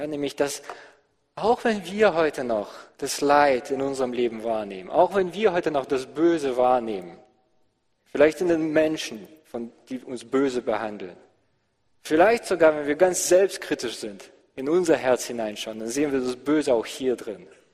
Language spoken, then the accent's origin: German; Volgograd, Volgograd Oblast, Russia; moved away; meine Geburtsstadt, wo ich herkomme, war mal der Schauplatz einer sehr, sehr großen Schlacht. Eine der größten Schlachten im Zweiten Weltkrieg. Damals hieß die Stadt noch Stalingrad.